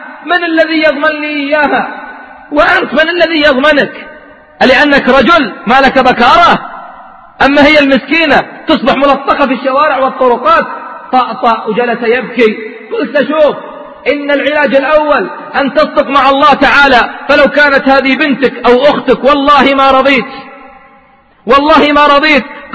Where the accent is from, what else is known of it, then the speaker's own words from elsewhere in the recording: Saudi Arabia; وعندنا بالسعودية تشديد في هذه النقطة